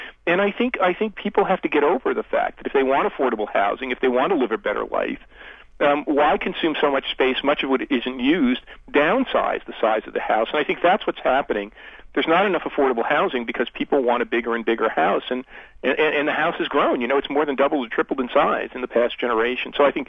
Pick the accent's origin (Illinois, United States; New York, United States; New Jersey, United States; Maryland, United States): New Jersey, United States; Yeah, that's what I grew up in New Jersey. Single first floor of my parents' two-family house.